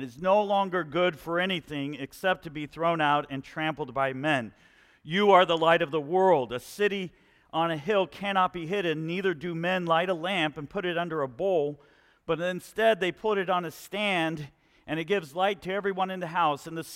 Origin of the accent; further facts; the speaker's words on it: Colombia; But growing up in Colombia, South America, and especially we were in the mountains, the foothills of the Andes Mountains